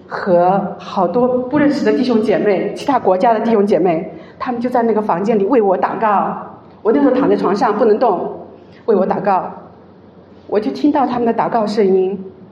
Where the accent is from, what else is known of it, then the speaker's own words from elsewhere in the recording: China; 我是1979年出生，在中国大陆成长，都知道那个年代的时候有计划生育